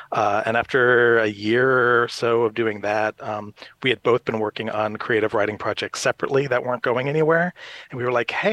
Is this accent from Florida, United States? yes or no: yes; Jacksonville, Florida, United States; now in upstate New York, United States; I live in upstate New York, but like Zach, I was born and raised in Jacksonville.